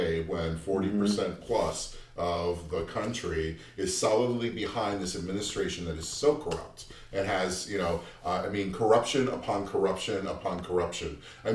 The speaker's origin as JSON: {"language": "English", "town": "New York City", "region": "New York", "country": "United States", "tie": "born there", "said": "So I was born in Brooklyn. I went to PS 17. I was one of six white people in the class."}